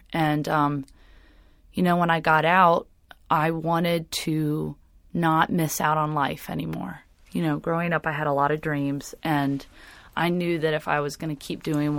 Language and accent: English; Sandy Springs, Georgia, United States; I grew up near Phipps Plaza area, like Sandy Springs, Sydney Marcus area.